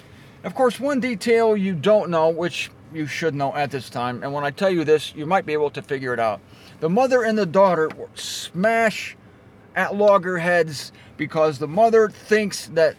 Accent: Canton, Ohio, United States; I'm in my hometown of Canton, Ohio, born and raised here.

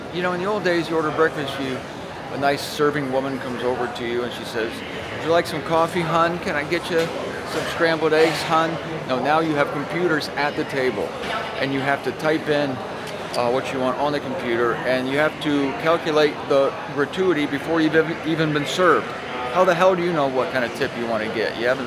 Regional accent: Canton, Ohio, United States; which I'd obviously missed my connecting flight to Canton, Ohio, my hometown.

